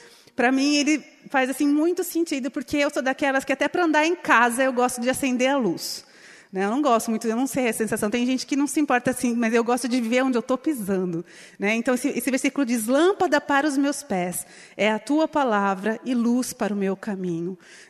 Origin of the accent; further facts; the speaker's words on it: São Paulo, Brazil; moved away; also born or lived in Guarapuava; Eu sou do interior de São Paulo. E a gente ia para umas regiões, assim, tipo, de umas montanhas.